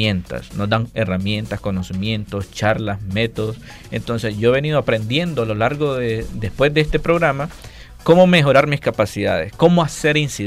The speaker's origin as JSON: {"language": "Spanish", "region": "Managua", "country": "Nicaragua", "said": "Yo soy de Managua."}